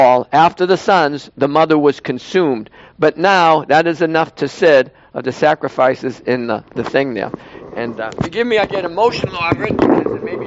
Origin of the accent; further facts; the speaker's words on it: Boston, Massachusetts, United States; And I'm from Boston.